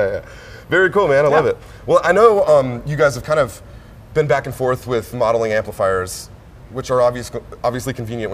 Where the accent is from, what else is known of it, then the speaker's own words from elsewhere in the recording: Nashville, Tennessee, United States; Maybe it's because I'm from Nashville